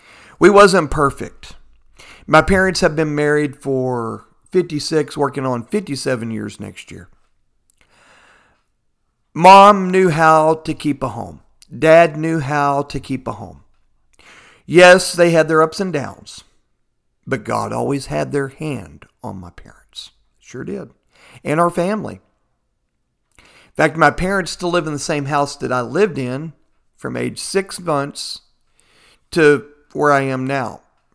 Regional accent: Fort Worth, Texas, United States; I live in Fort Worth, Texas, born and raised in Texas. Of course, native again in Fort Worth, Texas.

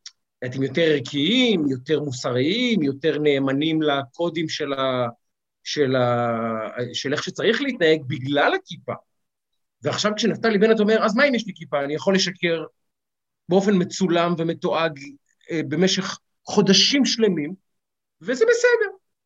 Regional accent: Ramat Gan, Tel Aviv District, Israel; אני גדלתי בשכונה חרדית, שכונה חילונית, סליחה. ברמת גן יש גם הרבה כמובן חופשי כיפה, וכל הילדות שלי הסתובבתי עם חבר'ה, אתה יודע, מהפועל המזרחי, מה שנקרא, מציונות הדתית

